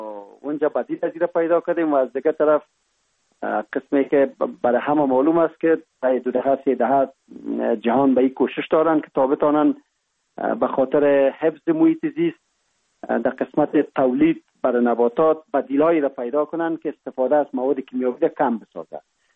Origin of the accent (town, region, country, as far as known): Kapisa, Afghanistan; born there